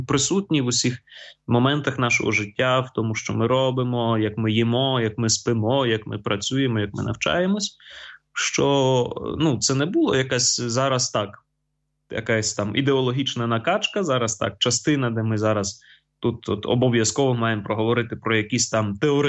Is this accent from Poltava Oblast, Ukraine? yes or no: no; Kharkiv, Kharkiv Oblast, Ukraine; Я сам походжу з Харкова, і я виховався в такій парафії, де був з самого початку парафії, з 91-го року.